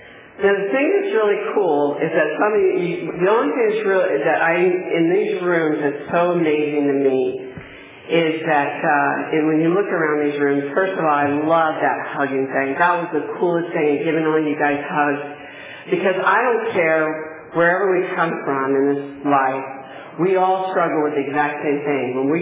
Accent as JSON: {"language": "English", "town": "Palm Springs", "region": "California", "country": "United States", "tie": "born or raised there", "also_born_or_lived": "Oklahoma", "lives_now": "Visalia, United States", "said": "because I was raised here in Palm Springs and in the Valley. So anyway, I'm back here in Visalia."}